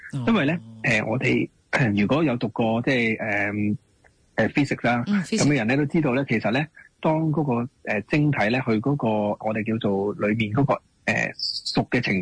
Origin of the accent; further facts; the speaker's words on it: China; 其實我哋中國人好得意嘅，眼睛嘅結構呢